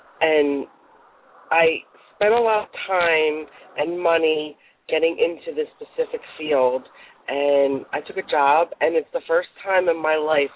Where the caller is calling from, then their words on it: Pennsylvania, United States; I'm calling from PA.